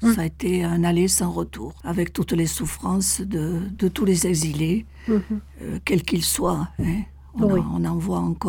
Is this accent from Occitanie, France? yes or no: yes; Couflens, Occitanie, France; moi, je suis originaire du Couseran, du village de Salo, commune de Couflens